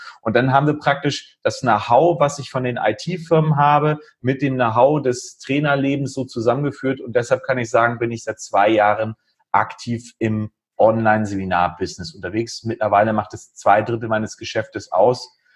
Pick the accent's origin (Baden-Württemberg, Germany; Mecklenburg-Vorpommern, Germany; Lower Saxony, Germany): Lower Saxony, Germany; Uelzen; Ich komme aus Uelzen, der Lüneburger Heide, bin 43 Jahre alt.